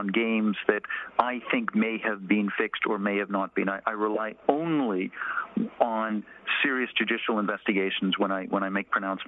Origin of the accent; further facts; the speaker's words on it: Canada; as you may tell from my accent, I'm a Canadian